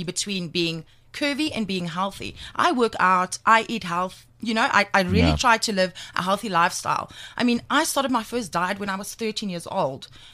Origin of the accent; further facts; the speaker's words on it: Middelburg, Mpumalanga, South Africa; I mean, when I got to Cape Town, I thought it was freaking Las Vegas. It was lights and it was buildings.